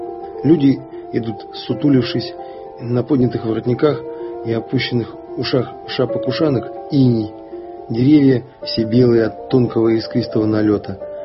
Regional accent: Siberia, Russia; Когда мы ездили летом к морю, южные люди, дети и взрослые, узнав, что я из Сибири, с почтением спрашивали меня

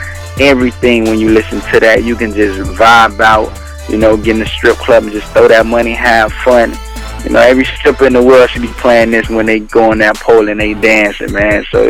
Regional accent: Miami, Florida, United States; Well, I mean, I'm from Miami, Florida, you know what I'm saying?

